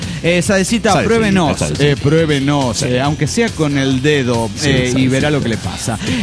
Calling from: Tijuana, Baja California, Mexico; de Tijuana, Baja California, México.

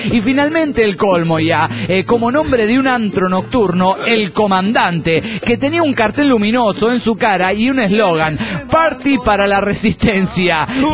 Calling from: Managua, Nicaragua; de Managua, Nicaragua.

